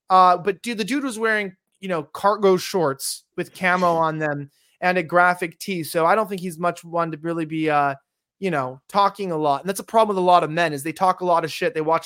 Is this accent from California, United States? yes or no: yes; Hollywood, California, United States; You're in Los Angeles, I'm from Hollywood